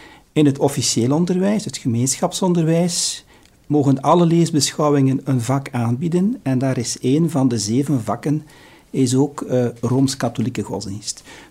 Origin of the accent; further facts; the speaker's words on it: Flanders, Belgium; Ik ben een West-Vlaming van oorsprong. Ik ben geboren in 1965. Dat is het jaar dat het Tweede Vaticaans Concilie tot zijn einde kwam. En ik kom eigenlijk uit een heel klassiek, eigenlijk zeer katholiek familie.